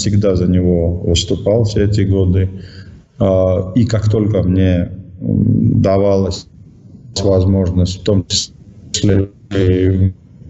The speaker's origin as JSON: {"language": "Russian", "country": "Georgia", "second_language": "Russian", "said": "зачем меня столь сильно критикуют в Грузии, у меня на родине, называют агентом Кремля, врагом Отечества"}